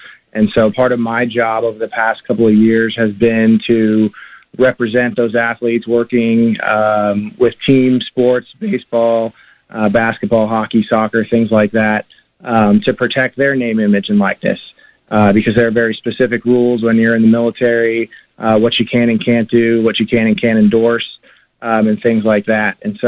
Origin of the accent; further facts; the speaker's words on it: Youngstown, Ohio, United States; In Bob Stoops country in Youngstown, Ohio.